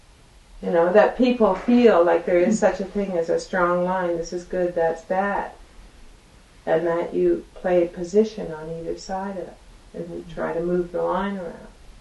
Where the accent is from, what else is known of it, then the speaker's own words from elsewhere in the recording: California, United States; Born and raised in California, my dear.